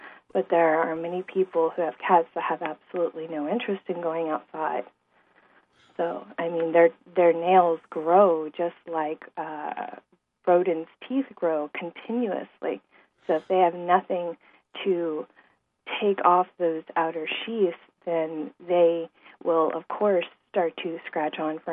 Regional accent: Tampa, Florida, United States; I'm from Tampa.

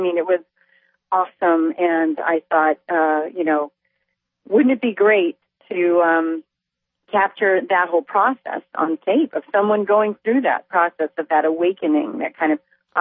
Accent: Indiana, United States; Well, I grew up in Indiana in the middle of corn country

